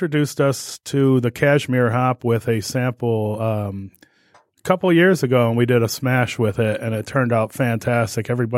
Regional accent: Detroit, Michigan, United States; I am definitely originally from the Southeast Michigan area. I was born in Detroit, actually raised in Detroit, and then moved out Dearborn Heights and got married.

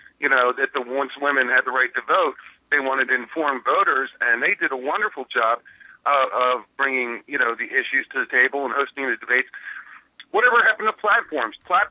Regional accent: Philadelphia, Pennsylvania, United States; Good morning, gentlemen. I'm from Philadelphia. We have hoagies here

